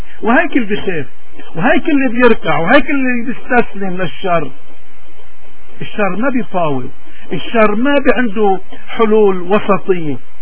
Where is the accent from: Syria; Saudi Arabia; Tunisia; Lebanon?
Lebanon; من هون نحن كلبنانيين المفروض نعرف وين خياراتنا، نعرف وين رايحين.